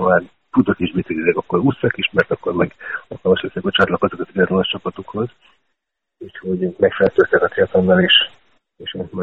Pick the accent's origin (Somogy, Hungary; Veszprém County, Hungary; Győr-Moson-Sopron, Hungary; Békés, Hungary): Somogy, Hungary; Kaposvár; Kaposvári illetőségű vagyok